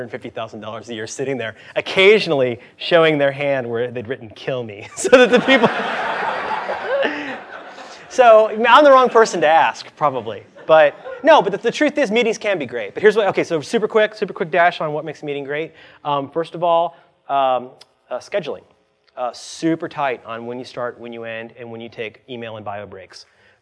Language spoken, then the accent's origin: English; Florida, United States; So, like, growing up in Florida, you know, I only know what I learned from TV